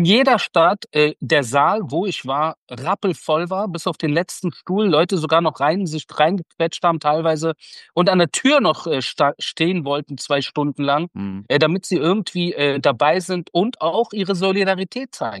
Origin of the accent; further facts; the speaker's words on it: Iran; now in Germany; Iran schon. Und deshalb ist mir die Erzählung auf Deutsch halt wichtiger, weil ich im Endeffekt auch meine alte Heimat irgendwo anspreche.